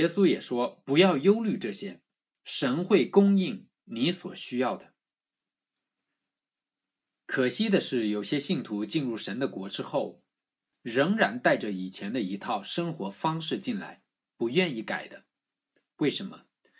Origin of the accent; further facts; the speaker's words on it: China; 认为我们中国人传统习俗都不用公筷的